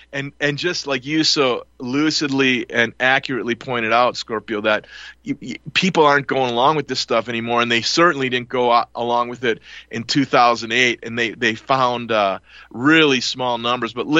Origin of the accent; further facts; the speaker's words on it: Milwaukee, Wisconsin, United States; I grew up in Milwaukee as a little boy, was a big Green Bay Packer fan under Vince Lombardi.